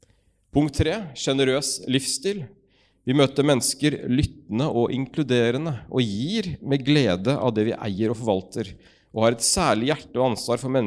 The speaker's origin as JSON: {"language": "Norwegian", "town": "Larvik", "region": "Vestfold", "country": "Norway", "also_born_or_lived": "Bergen", "accent": "Larvik dialect", "said": "Og opprinnelig så er jeg fra Larvik, så derfor så snakker jeg larvikansk, hvis noen lurte på dialekten. Selv om det begynner å bli lenge siden jeg bodde i Larvik da, så holder jeg fast på østlandsdialekten."}